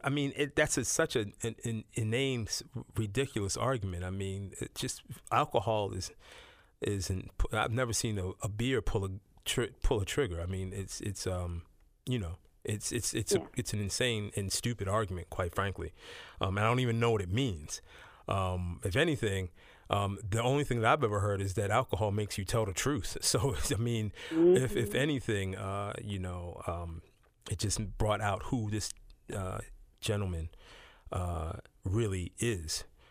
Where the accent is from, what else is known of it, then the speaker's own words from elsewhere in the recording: Baltimore, Maryland, United States; I mean, everybody who listens to the show knows I'm born and raised in West Baltimore.